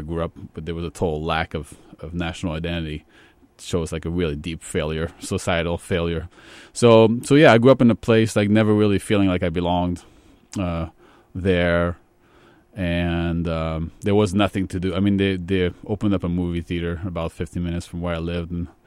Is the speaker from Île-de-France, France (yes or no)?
yes; Île-de-France, France; And I grew up in a suburb of Paris. A lot of the suburbs in Paris are sort of the inner cities, the American inner cities.